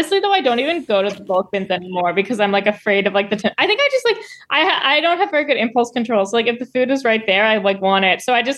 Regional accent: New York City, New York, United States; I grew up in Manhattan, so maybe it has something to do with, I don't know.

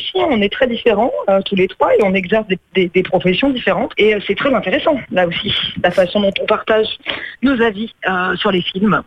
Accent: Corsica, France; moi, je suis corse

